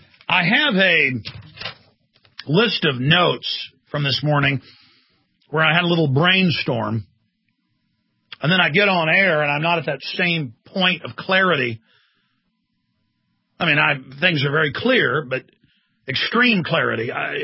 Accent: Texas, United States; It's hard as a Texan to do a fake Texan.

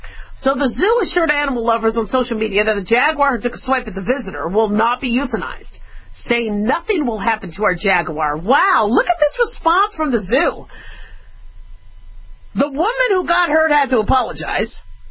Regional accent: Arizona, United States; Arizonans are pretty, you know, they'll kind of say it like it is. I grew up in Arizona

